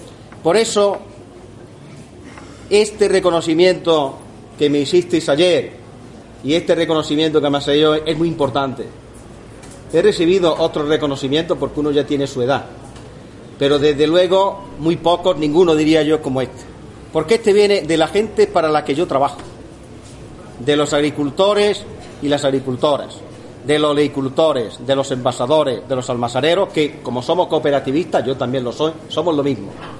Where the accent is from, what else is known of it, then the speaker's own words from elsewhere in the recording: Torre del Campo, Andalusia, Spain; Digo que nací en Torre del Campo, mi padre era cabrero y mi madre pues se dedicaba a la casa